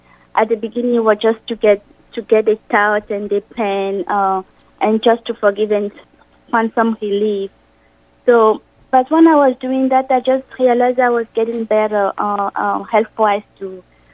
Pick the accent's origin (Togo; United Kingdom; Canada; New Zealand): Togo; moved away as an adult; also born or lived in France; now in United States; first I was born in Africa, in a small country of Africa called Togo. And then, when I have my high school degree, I moved to France to study. And then, later I moved here to the United States.